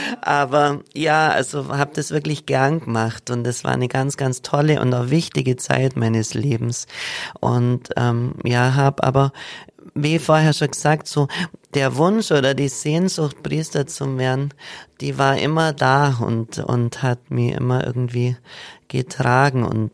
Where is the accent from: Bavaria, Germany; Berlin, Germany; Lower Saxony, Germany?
Bavaria, Germany; Haarwangen; in meiner Heimat, ein Dorf, das heißt Haarwangen im Unterallgäu. Ich liebe es.